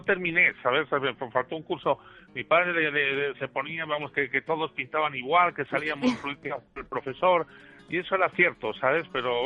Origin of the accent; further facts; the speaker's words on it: Segovia, Castile and León, Spain; yo soy de Segovia, pero mi abuela, la madre de mi padre, era de Sepúlveda.